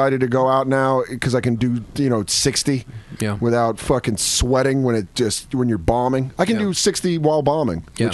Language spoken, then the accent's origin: English; New York, United States; I love the Heat, even though I grew up in New York as a Knicks